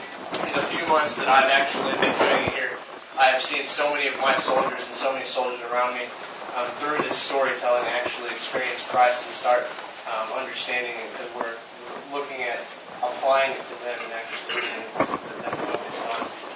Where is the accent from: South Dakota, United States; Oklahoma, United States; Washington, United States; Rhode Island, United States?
Oklahoma, United States; Guthrie; Good morning … I was raised in Guthrie, Oklahoma. Before I joined the military, I hadn't moved anywhere else